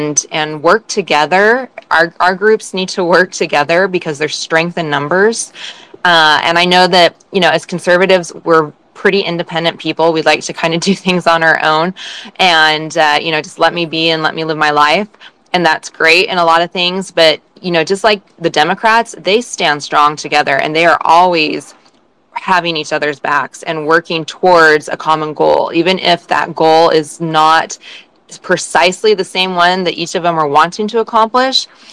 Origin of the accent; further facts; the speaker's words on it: Idaho, United States; when people find out we're from Idaho is, you know, they'll say, oh, well, that's a really conservative state.